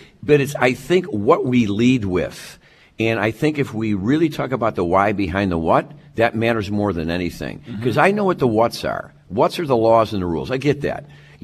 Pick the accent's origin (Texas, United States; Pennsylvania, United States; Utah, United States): Texas, United States; Dallas; Listen, I'm from Dallas. Oklahoma City's about 150 miles away.